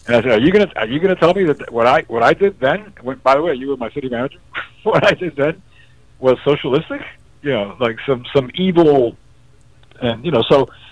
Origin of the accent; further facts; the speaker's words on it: Cuba; I come from Cuba too, right?